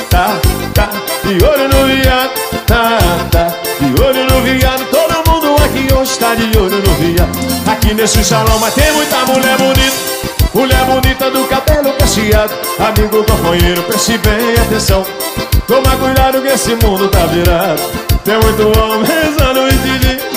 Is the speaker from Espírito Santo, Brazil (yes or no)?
yes; Linhares, Espírito Santo, Brazil; Eu sou lá de Linhares e tô indo pra Bahia.